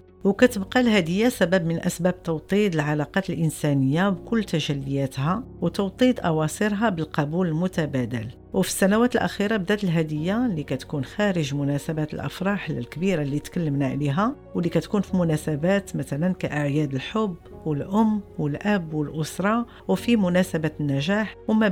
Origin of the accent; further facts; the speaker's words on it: Morocco; اختيار هدايا اللي كتشبهنا وكتمثلنا كمغاربة